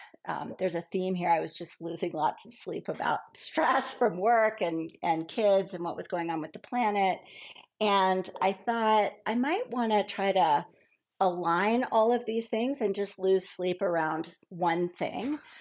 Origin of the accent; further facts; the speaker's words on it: New Mexico, United States; I grew up in New Mexico, so I'm a first generation New Mexican, and New Mexico is at the tail end of the Rocky Mountains.